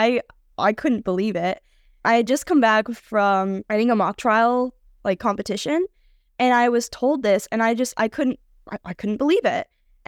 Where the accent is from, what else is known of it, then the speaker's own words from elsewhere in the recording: Temecula, California, United States; I am from Temecula, California. And my dad is a Marine.